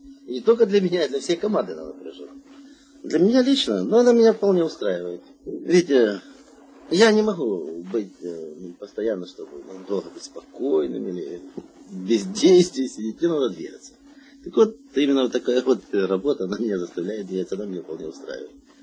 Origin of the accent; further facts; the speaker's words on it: Donbas, Ukraine; moved away; also born or lived in Karaganda, Kazakhstan / Vladivostok, Russia; родом я сам в Донбассе. Ну, видите, мы дети войны. Нас носило по стране. Куда родители, туда и мы, как говорится. Отец вот шахтер был, мать учительница. В Караганду. Папа уголь добывал.